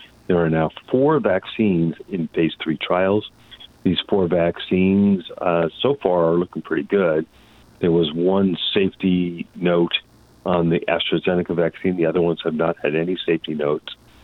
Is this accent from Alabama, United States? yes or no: no; New York, United States; So I grew up in Suffolk County, and they were at over 100 cases per 100,000 per day at one point.